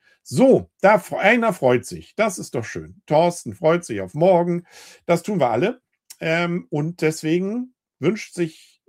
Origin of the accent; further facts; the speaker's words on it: Northern Germany, Germany; Aber ich fühle mich hier nicht, als Norddeutscher jetzt gerade nicht abgeholt.